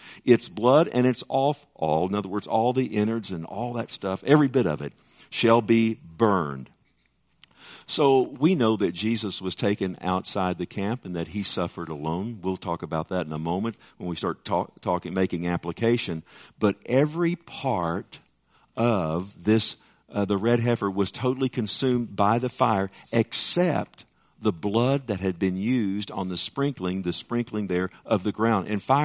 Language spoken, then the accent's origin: English; Texas, United States; we all, you know, we're from Texas, we know what a heifer is